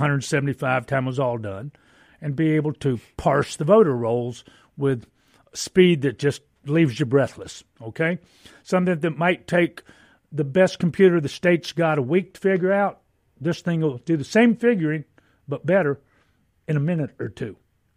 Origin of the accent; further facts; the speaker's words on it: Mississippi, United States; if I can't speak confidently about my home state and what's our voting like here in Mississippi.